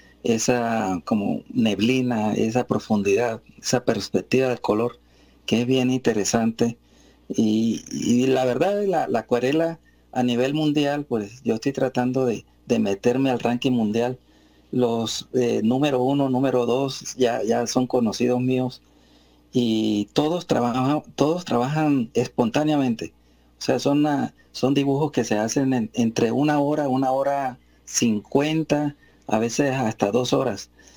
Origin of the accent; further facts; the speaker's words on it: Valledupar, Cesar, Colombia; now in Bucaramanga, Colombia; Yo soy, pues, ¿cómo se dice? Hijo adoptivo acá de Bucaramanga, pero yo soy de Valledupar Cesar.